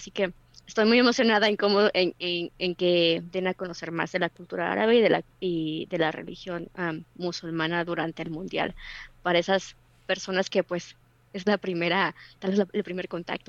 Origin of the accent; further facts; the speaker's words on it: Mexico; yo soy latina, soy mexicana y pues también soy musulmana.